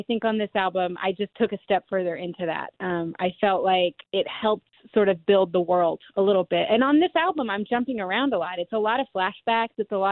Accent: Alabama, United States; I think that that is such an important part of my identity as a Southerner.

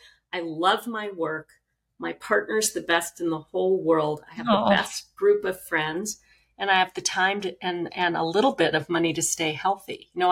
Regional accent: New York City, New York, United States; I am Jewish from New York City, intellectual parents, they could care less.

